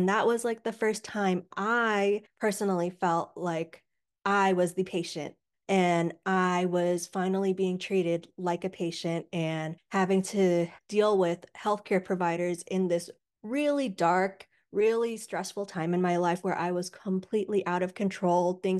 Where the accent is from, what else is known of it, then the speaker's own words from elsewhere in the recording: United States; born there; So I was born here in the States, but my family members all were escaping genocide from Cambodia.